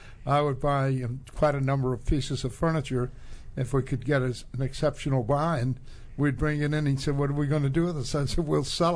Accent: Maine, United States; I'm originally from the state of Maine.

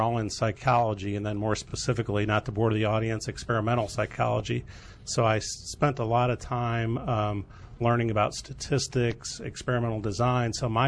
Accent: St. Louis, Missouri, United States; I grew up in beautiful St. Louis, Missouri.

